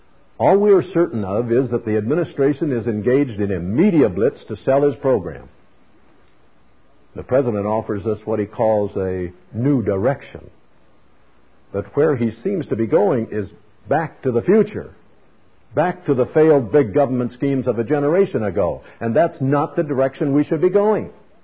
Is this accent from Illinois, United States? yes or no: yes; Peoria, Illinois, United States; I'd just like to talk with you as though we were having a cup of coffee back in my hometown of Peoria.